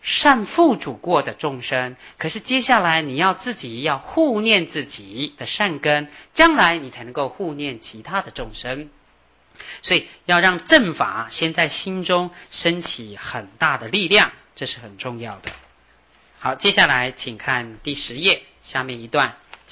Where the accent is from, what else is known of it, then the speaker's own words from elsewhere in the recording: China; 我们中国人很不喜欢这样，会觉得哎呀，袒胸露背啊，对不对？